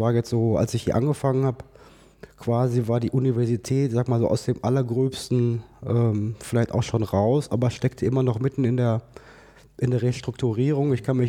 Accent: Bochum, North Rhine-Westphalia, Germany; Naja, ich bin ja ein Kind des Ruhrgebiets. Ich bin in Bochum geboren und in Bochum auch zur Uni gegangen.

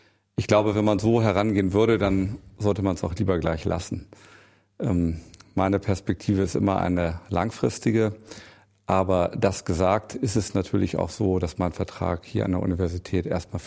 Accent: Bremen, Germany; born there; Ich bin ja Bremer, also Norddeutscher von Geburt und habe deswegen eine leichte Assoziation zur Seefahrt.

